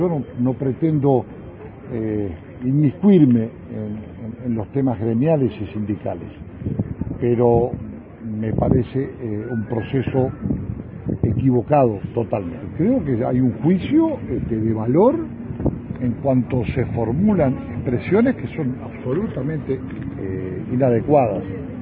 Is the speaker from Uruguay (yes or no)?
yes; Uruguay; Yo, como ciudadano uruguayo